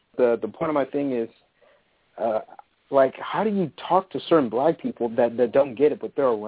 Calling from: Fremont, California, United States; I'm calling from Fremont, California.

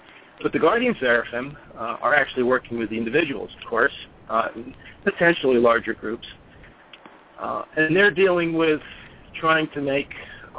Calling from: Maryland, United States; I'm calling from Washington, D.C. area, Maryland. Pretty much the same area Neil's in.

